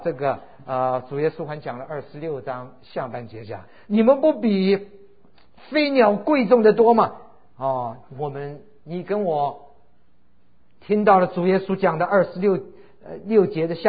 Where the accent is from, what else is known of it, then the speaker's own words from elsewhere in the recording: Shanghai, China; born there; 那我一个月就在回到了我的家乡，我是生在上海，所以到上海一个月住在那边。